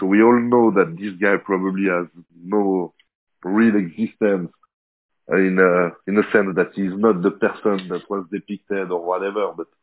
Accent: Geneva, Switzerland; from Geneva, Switzerland.

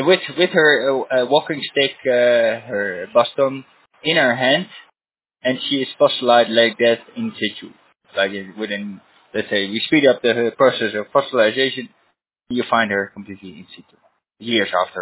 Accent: Netherlands; English is a second language; But I come from the Netherlands. It's a country formed by all that.

